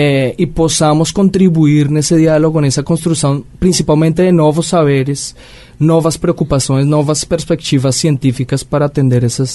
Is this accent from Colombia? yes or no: yes; Colombia; Portuguese is a second language; now in Brazil; Na minha trajetória lá na Colômbia, eu sou colombiano